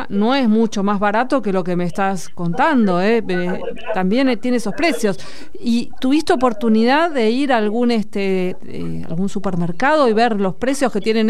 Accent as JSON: {"language": "Spanish", "country": "Argentina", "said": "aún para nosotros como argentinos son accesibles."}